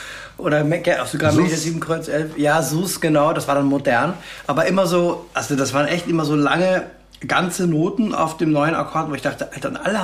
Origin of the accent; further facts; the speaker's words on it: Austria; Wobei ich komme nicht aus dem Land von Johann Sebastian Bach, sondern nur aus dem Land von Wolfgang Matthäus Mozart.